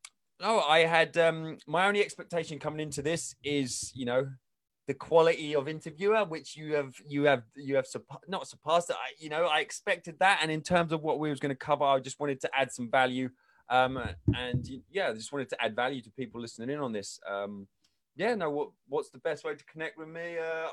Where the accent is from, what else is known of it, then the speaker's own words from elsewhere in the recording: England, United Kingdom; moved away; I mean, I grew up in England.